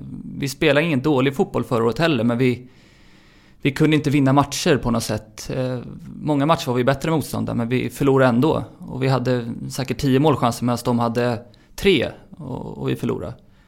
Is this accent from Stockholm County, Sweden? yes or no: yes; Stockholm, Stockholm County, Sweden; jag är uppväxt i Stockholm